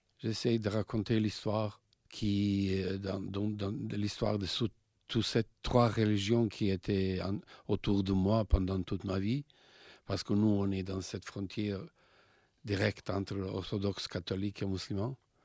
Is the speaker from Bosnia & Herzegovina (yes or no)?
yes; Sarajevo, Federation of Bosnia and Herzegovina, Bosnia & Herzegovina; C'est un voyage de Belgrade à Sarajevo. Moi, je suis de Sarajevo.